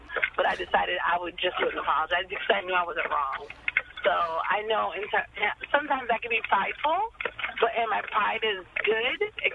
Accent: Haiti; now in Union, United States; And I know as a Haitian, they always talk about, like, pride or dignity.

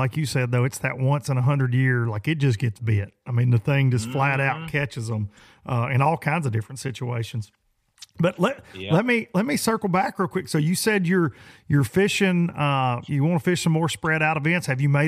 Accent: United States; I'm from the Pickwick area, and I remember you catching them down there in a tournament

